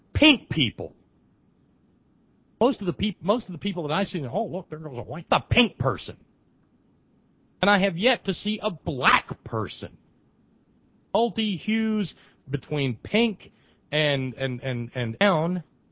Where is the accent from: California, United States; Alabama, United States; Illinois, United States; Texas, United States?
Alabama, United States; But for my part, I was raised in Alabama.